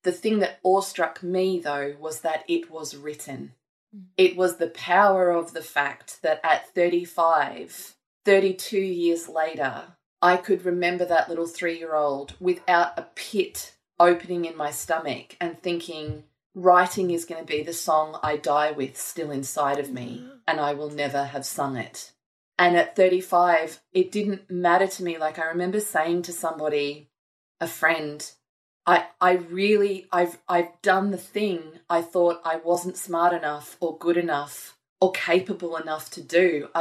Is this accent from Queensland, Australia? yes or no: yes; Gold Coast, Queensland, Australia; I grew up on the Gold Coast.